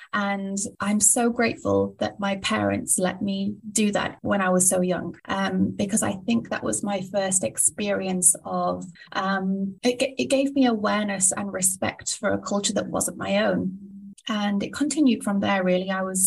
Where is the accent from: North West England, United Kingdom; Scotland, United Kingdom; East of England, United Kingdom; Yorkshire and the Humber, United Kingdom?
Yorkshire and the Humber, United Kingdom; Sheffield; moved away as an adult; now in Sydney, Australia; originally from Sheffield, which is a city in the north of the UK. I've been teaching English for over 5 years now, and I moved to Sydney, Australia in 2018.